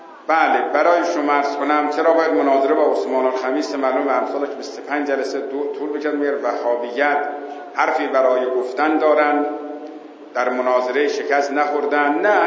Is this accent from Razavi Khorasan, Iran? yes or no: yes; Sabzevar, Razavi Khorasan, Iran; ما هم گفتیم بابا ما اسمن قزوینی هستیم ولی واقعی ما اهل سرزوار مشهدیم، ما ترس نداریم.